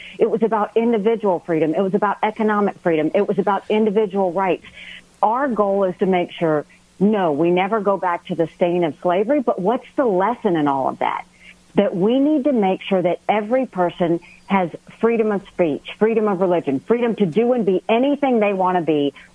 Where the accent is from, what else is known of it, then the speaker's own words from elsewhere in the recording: the South, United States; Yes, I know it was about slavery. I'm from the South.